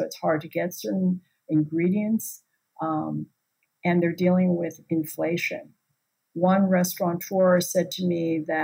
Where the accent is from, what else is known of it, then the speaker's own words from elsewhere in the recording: San Francisco, California, United States; now in New York City, United States; which I'm born and raised in San Francisco. I think in my lifetime, I've never seen more than 3 shuttered storefronts.